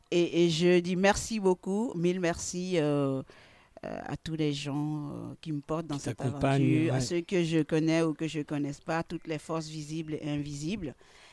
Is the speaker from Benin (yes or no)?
yes; Benin; je viens de Dahomey. Et puis, au Bénin, au-delà du fait que je sois née au Bénin et je viens du Bénin